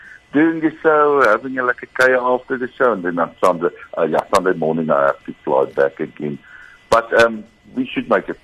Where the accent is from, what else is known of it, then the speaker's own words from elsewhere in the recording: Rustenburg, North West, South Africa; first language Afrikaans; I'm from Rustenburg. It's a town in the northwest province. I come an Afrikaans teller from the Bosveld.